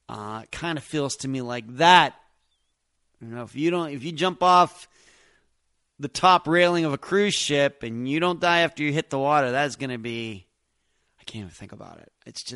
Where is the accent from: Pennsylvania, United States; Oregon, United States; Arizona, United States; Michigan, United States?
Pennsylvania, United States; Leechburg; in a town called Vandergrift, which is in Westmoreland County, and which is near where I grew up in Leechburg